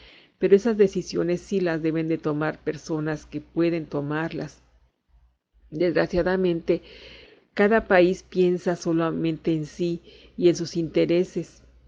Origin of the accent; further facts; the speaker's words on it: Mexico; Y nosotros como mexicanos, pues estamos mucho mejor que otros países